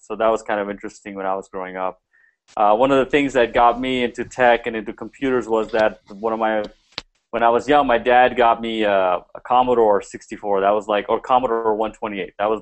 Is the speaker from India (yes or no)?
no; Pakistan; now in United States; I grew up in Pakistan for a little bit, and then I moved to the States after that. I've kind of been living in the U.S. ever since. We moved around a bit, kind of moved around from the East Coast to the South to the, you know, to the West